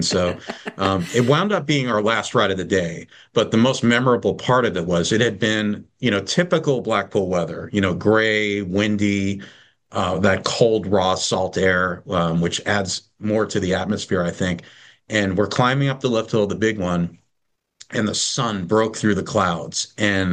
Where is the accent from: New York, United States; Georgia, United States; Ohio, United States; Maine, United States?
New York, United States; I grew up in New York. I grew up going to Coney Island, New York